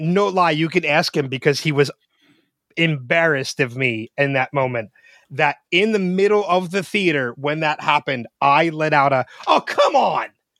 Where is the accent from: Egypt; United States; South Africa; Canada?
United States; Philadelphia, Pennsylvania; We're from the Philadelphia area, Brandy. Like, people here want their news.